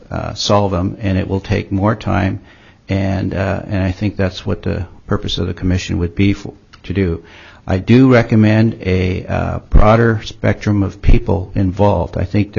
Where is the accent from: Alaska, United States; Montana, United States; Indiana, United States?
Alaska, United States; Wrangell; now in Juneau, United States; I'm a family physician born and raised in Wrangell, Alaska, and have lived and practiced family medicine in Juneau since 1984.